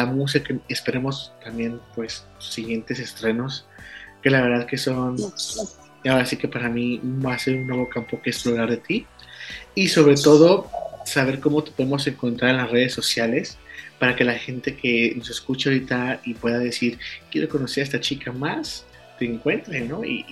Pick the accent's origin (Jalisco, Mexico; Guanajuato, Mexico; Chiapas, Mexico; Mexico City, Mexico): Guanajuato, Mexico; León; nosotros somos de León, Guanajuato